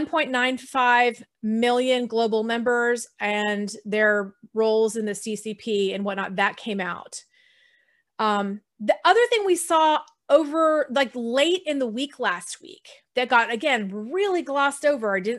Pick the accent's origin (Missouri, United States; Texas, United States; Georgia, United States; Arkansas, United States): Texas, United States; But I don't know, I'm from Texas and I would call it the MAGA plan.